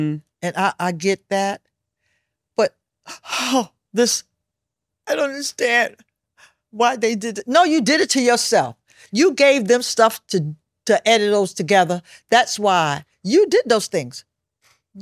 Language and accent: English; Brooklyn, New York, United States; If you live in New York City, born and raised in Brooklyn, ain't no bunch of strangers going to cause you to make you want to go home.